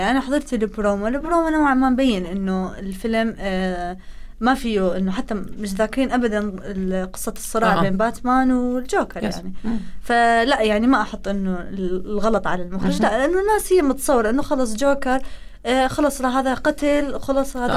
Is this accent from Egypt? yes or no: no; Iraq; كوني أيضا عراقية